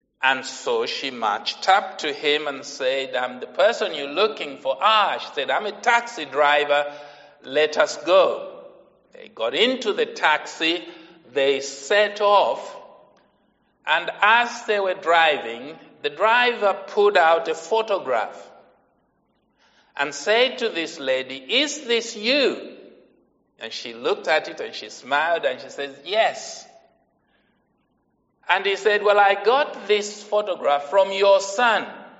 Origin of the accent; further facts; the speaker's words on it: Zambia; now in United Kingdom; I come from Zambia in Africa. And on Wednesday, I am going to be 70 years old.